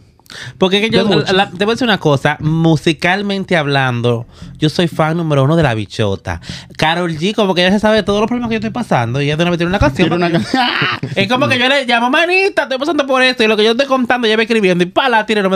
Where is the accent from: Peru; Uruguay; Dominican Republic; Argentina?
Dominican Republic; Cibao; Acuérdate que yo soy cibaeño.